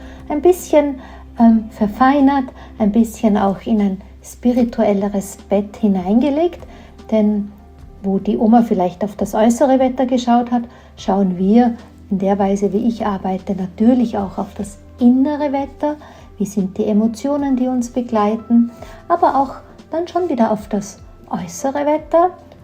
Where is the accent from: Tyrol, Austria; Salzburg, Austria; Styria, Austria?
Tyrol, Austria; Also hinhören, sagt man losen bei uns in Tirol.